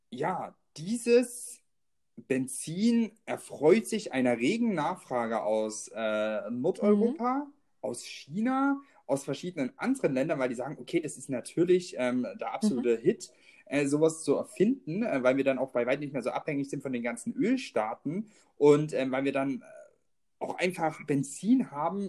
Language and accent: German; Freiberg, Saxony, Germany; born there; in Freiberg, das ist meine Geburtsstadt in Sachsen